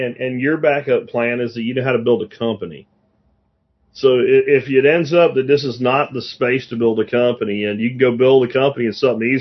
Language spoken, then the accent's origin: English; Jacksonville, Florida, United States; also born or lived in Pennsylvania; I grew up in Jacksonville, Florida. Then we moved to Pennsylvania. My whole family's coal miners.